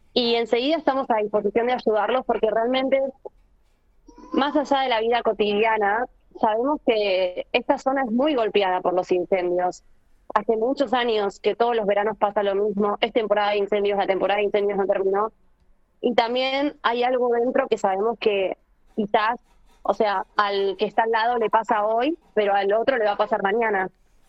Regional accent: Buenos Aires, Argentina; now in Lago Puelo, Argentina; yo no soy de Lago Puelo, vivo en Lago Puelo, pero soy de Buenos Aires, y tengo mucha red en Buenos Aires.

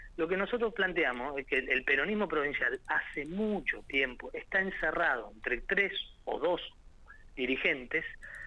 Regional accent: Neuquén, Argentina; además yo soy neuquino, nací en la provincia, me duele profundamente

